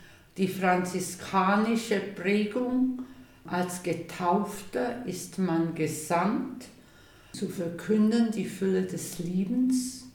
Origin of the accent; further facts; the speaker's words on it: Samnaun, Graubünden, Switzerland; now in Papua New Guinea; Ich liebe meine Heimat, das Samnauntal.